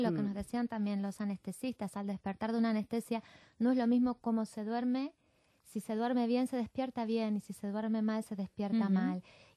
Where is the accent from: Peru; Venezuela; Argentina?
Argentina; es como es argentina, yo también, pero como es argentina le gusta la mira.